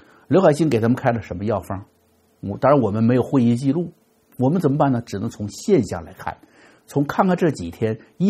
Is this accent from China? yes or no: yes; China; 你再看这些亲政府的人的气质，我们中国人太熟悉了，是吧？